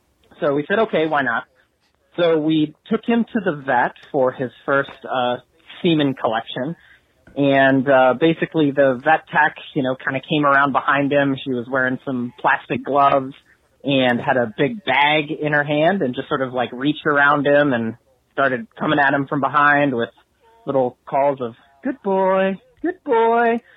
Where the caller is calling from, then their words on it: San Francisco, California, United States; I'm calling from San Francisco with a momentous occasion.